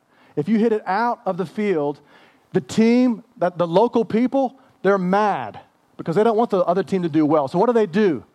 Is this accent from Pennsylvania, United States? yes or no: no; Houston, Texas, United States; also born or lived in San Antonio; I'm from Houston, right? Born in San Antonio, but grew up in Houston, right?